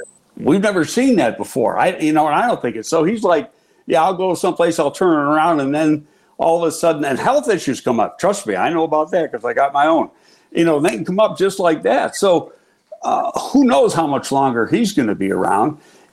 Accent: Buffalo, New York, United States; You know, my hometown Bills, I got a propensity for.

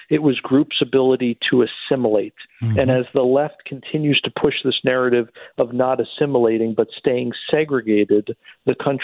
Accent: Philadelphia, Pennsylvania, United States; Again, I'll use my hometown of Philly as an example.

